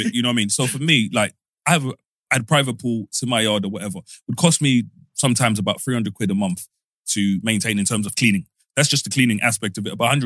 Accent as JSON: {"language": "English", "country": "Zimbabwe", "tie": "born or raised there", "said": "Growing up in Zimbabwe, for me, like, every school I went to, so again, I went private school most of my life"}